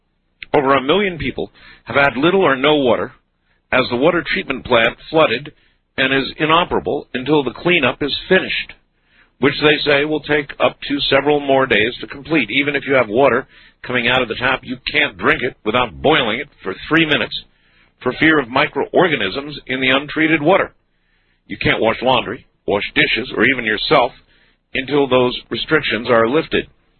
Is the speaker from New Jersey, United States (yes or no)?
yes; Somerset, New Jersey, United States; I'm from Somerset, New Jersey. Somerset County, New Jersey, actually.